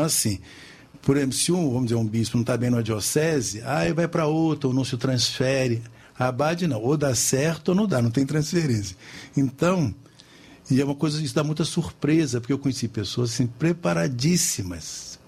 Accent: Rio de Janeiro, Brazil; also born or lived in Vassouras / São Lourenço; Olha, eu sou natural do Rio de Janeiro, do bairro de Santa Teresa. Mas já como criança morei muito no estado do Rio. Morei em Vassouras, morei 2 anos em Minas Gerais, em São Lourenço. Morei numa cidadezinha pequenininha chamada Engenheiro Paulo de Fronten.

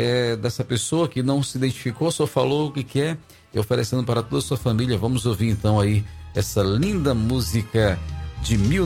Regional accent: Porto Velho, Rondônia, Brazil; now in Chapada Gaúcha, Brazil; Saudades da minha terra, Porto Velho.

